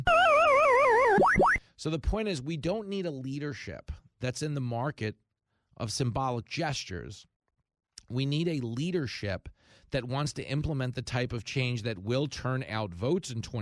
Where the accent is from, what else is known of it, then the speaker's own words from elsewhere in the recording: California, United States; So this is my question as a Californian